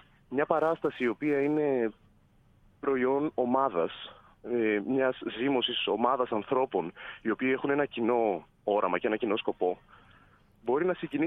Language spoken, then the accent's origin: Greek; Thessaloniki, Central Macedonia, Greece; Για αρχή, από τα 5 άτομα που σας είπα ότι είναι επί σκηνής, οι 4 είμαστε Θεσσαλονικείς.